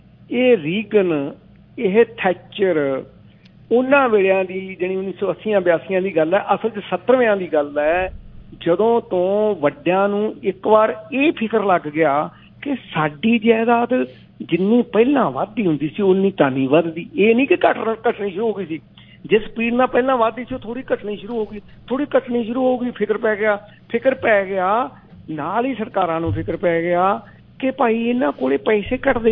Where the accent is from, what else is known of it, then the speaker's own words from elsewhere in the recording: Punjab, India; now in Canada; ਮੇਰੇ ਪਿੰਡ ਦੇ 90% ਲੋਕਾਂ ਕੋਲੇ ਤਾਂ ਮੇਰੇ ਸ਼ਹਿਰ ਨੇੜਲਾ ਢਲਾਡਾ, ਉੱਥੇ ਤੱਕ ਜਾਣ ਦੀ ਟਿਕਟ ਖਰੀਦਣ ਜੋਗੇ ਪੈਸੇ ਨੀ, ਕੈਨੇਡਾ ਦੀ ਟਿਕਟ ਉਹਨਾਂ ਨੇ ਕਿੱਥੋਂ ਲੈਣੀ